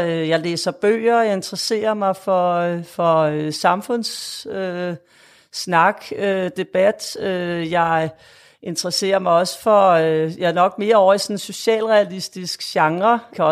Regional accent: Frederiksberg, Capital Region of Denmark, Denmark; Vi bor på Frederiksberg, Lars og jeg, i mit gamle barndomshjem

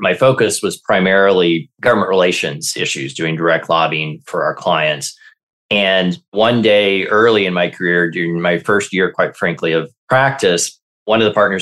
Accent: Arkansas, United States; moved away as an adult; also born or lived in Washington, D.C.; So I grew up in Arkansas and moved to Washington, D.C. for college and stayed there after college to go to law school and did a master's degree there as well, and was in D.C. for almost 30 years before I moved out to California a few years ago.

